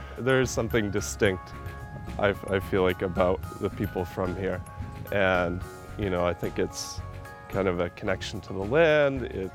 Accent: Orono, Maine, United States; I'm from Orono, and this is My Maine.

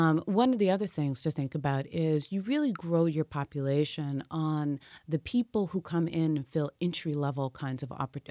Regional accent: Atlanta, Georgia, United States; So I'm from Atlanta. You know, it's a big red state with a purple kind of city

